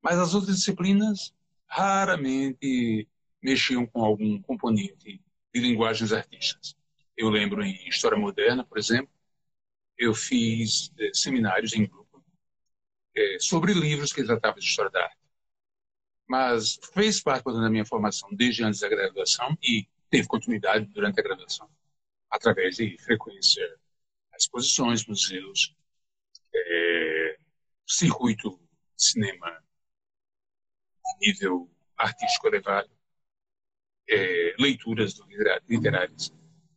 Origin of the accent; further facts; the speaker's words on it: Natal, Rio Grande do Norte, Brazil; now in São Paulo, Brazil; Eu morava em Natal na minha juventude, vim morar em São Paulo em 1970, e era uma cidade menor do que hoje